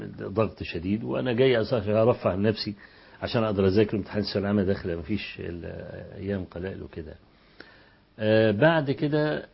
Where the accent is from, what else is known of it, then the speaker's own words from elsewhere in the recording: Egypt; واقول ان انا من مصر